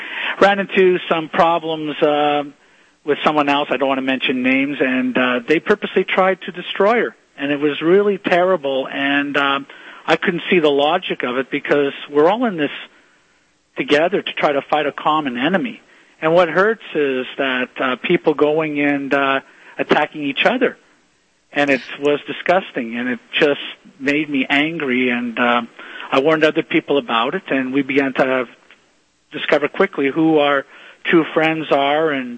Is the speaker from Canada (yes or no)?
yes; Canada; So we said many times, it's tough being Canadian because right now with the draconian hate crime laws that were passed in this nation back in 1974